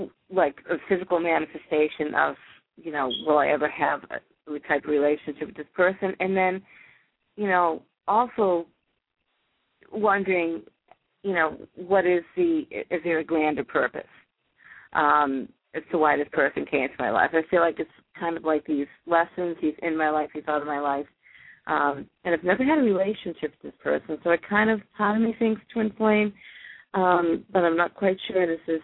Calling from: Massachusetts, United States; Yeah, I'm near Boston.

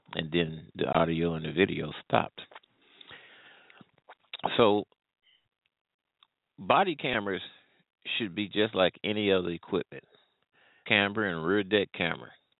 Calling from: St. Louis, Missouri, United States; Well, I'm calling from the Midwest here in the St. Louis area.

